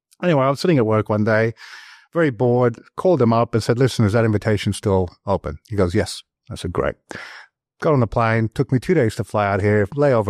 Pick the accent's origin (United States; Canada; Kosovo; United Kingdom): United Kingdom; London; accent: Cockney; So my Cockney accent ended up becoming a very stiff New York accent.